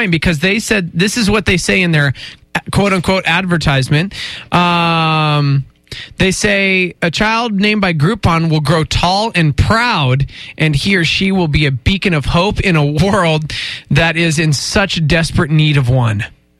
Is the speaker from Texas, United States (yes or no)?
yes; Lubbock, Texas, United States; born there; Hey, I was born in Lubbock, Texas, so